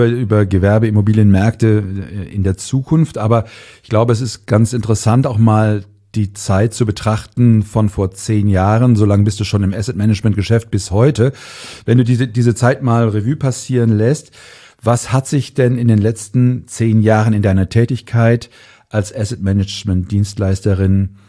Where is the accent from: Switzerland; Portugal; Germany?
Germany; Cologne, North Rhine-Westphalia; ich komme aus Köln